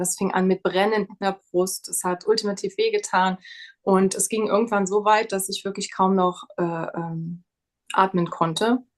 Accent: Trier, Rhineland-Palatinate, Germany; Ich komme aus der Nähe von Trier. Das ist ein Deutschland

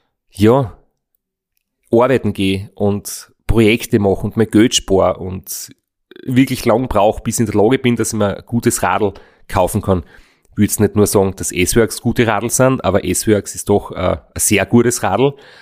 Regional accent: Austria; und natürlich halt auch, dass ich aus Österreich bin und so.

